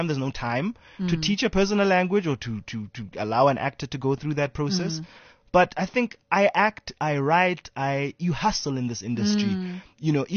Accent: South Africa; So, yeah, it was tough, you know, growing up in South Africa.

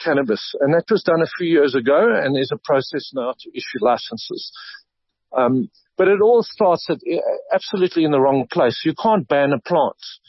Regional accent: Eastern Cape, South Africa; I grew up in the Eastern Cape, and it was around, and people were farming illegally.

